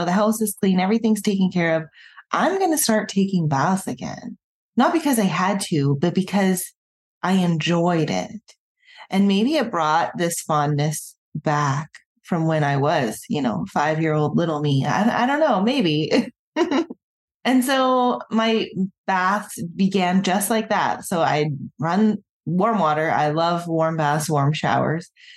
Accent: Nova Scotia, Canada; I was raised in a pretty average household, I'd say. I grew up on the East Coast. I grew up in Nova Scotia.

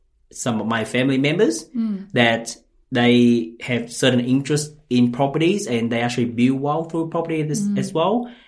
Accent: Ho Chi Minh City, Vietnam; English is a second language; So I grew up in Chinatown in Ho Chi Minh City of Vietnam.

